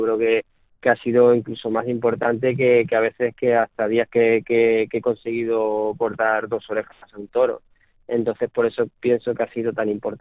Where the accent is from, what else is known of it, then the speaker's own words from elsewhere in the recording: Lorca, Region of Murcia, Spain; es un sueño para mí, para todos los murcianos, para todas las personas de mi tierra, de Lorca